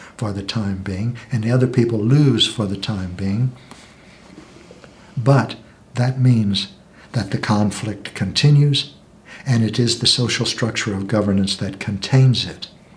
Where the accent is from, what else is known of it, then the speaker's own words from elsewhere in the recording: United States; But that's only because I'm American and I know most about this social structure.